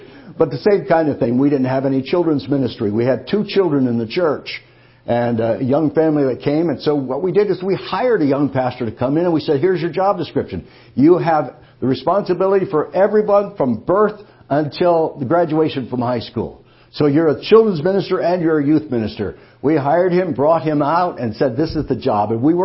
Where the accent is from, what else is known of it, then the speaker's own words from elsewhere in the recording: Monroe, Michigan, United States; Now, I grew up in Monroe, Michigan. Our church had about 200 people.